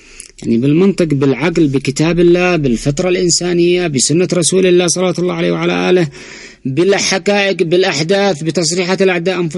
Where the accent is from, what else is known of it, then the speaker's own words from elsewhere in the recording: Yemen; ونحن الغلطانين أبناء اليمن والإيمان